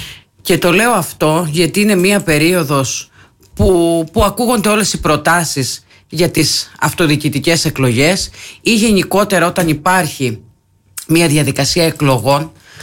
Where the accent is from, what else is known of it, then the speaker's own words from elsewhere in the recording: Heraklion, Crete, Greece; Εγώ γεννήθηκα στο Ηράκλειο, μεγάλωσα στο Ηράκλειο, ζω στο Ηράκλειο.